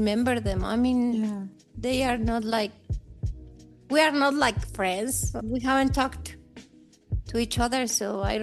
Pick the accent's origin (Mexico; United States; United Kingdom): Mexico; Mexico City; born there; English is a second language; I was born in Mexico City, but I live in Toluca, that is Estado de México.